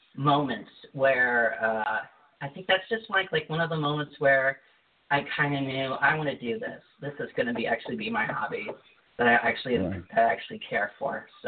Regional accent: Alton, Illinois, United States; I would say probably the most profound experience I had was back in my hometown. I live in Alton, Illinois.

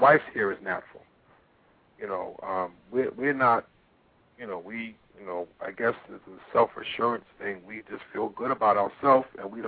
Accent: Boston, Massachusetts, United States; now in Atlanta, United States; Yeah, I live in Atlanta. I was born and raised in Boston.

